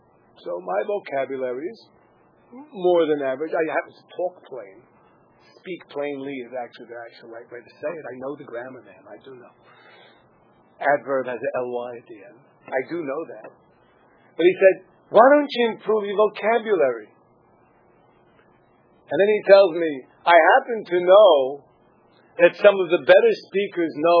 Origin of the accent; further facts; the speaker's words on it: Brooklyn, New York, United States; Now all you people in Tape Land know I'm from Brooklyn.